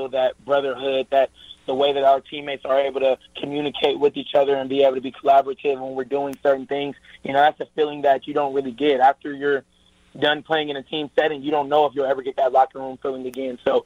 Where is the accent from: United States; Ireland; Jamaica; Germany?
United States; Detroit, Michigan; I'm from Detroit, so I definitely grew up listening to a little